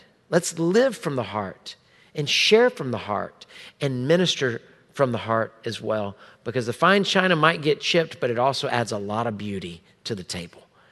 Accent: Houston, Texas, United States; It's been a tough week as a Houstonian, as a Texan.

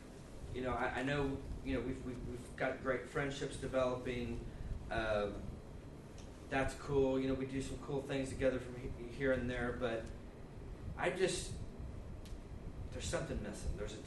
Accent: Missouri, United States; moved away; my whole life, I grew up in Missouri, I moved here in 89, and the only place I ever went was I flew to Houston

